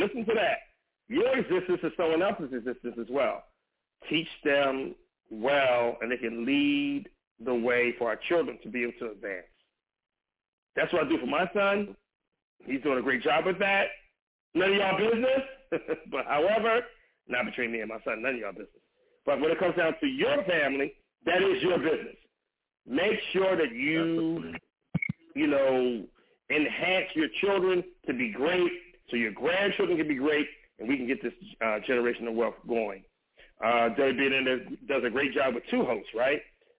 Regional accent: California, United States; People are leaving California, my home state, you know, and moving to places like Wyoming.

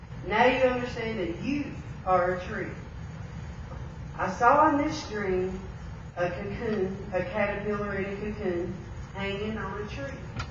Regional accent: Nashville, Tennessee, United States; It was called Nashville, just because I'm from Nashville, born and raised.

